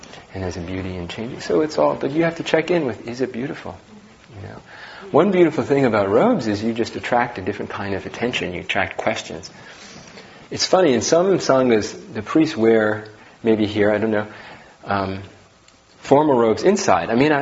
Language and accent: English; New York City, New York, United States; now in Portland, United States; You know, I grew up in New York City, and my parents really liked dance, modern dance, you know, so we go to modern dance, and I really developed a taste for